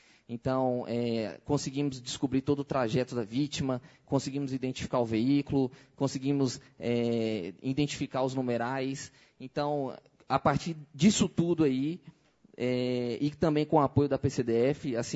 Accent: Planaltina, Federal District, Brazil; porque morei naquela região, sou de Planaltina DF.

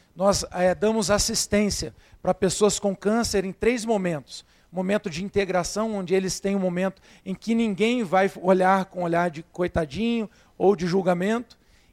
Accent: Volta Redonda, Rio de Janeiro, Brazil; sou do interior do Rio de Janeiro, Volta Redonda, mas há 1 ano e meio eu estou aqui na cidade

